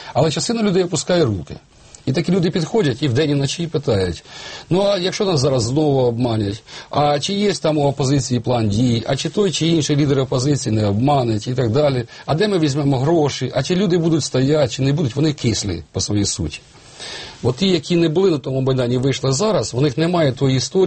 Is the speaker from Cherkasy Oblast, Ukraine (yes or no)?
yes; Vatutine, Cherkasy Oblast, Ukraine; навіть з мого рідного міста Ватутіне Черкаської області